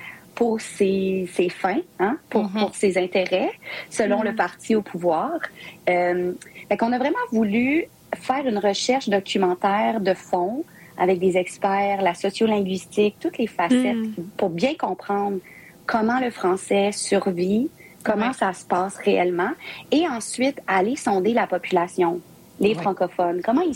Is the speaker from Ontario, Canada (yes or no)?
yes; Ontario, Canada; also born or lived in Winnipeg / Québec City; Et la famille de ma mère vient de Saint-Boniface, au Manitoba, mais j'ai vraiment grandi comme jeune franco-ontarienne. Là. Puis j'ai passé une partie de ma vie adulte à Québec.